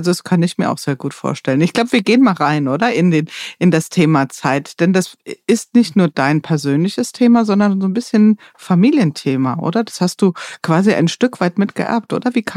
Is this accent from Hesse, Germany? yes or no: yes; Hesse, Germany; born there; ich bin in Hessen geboren, also so Mittelhessen oder ja im Taunus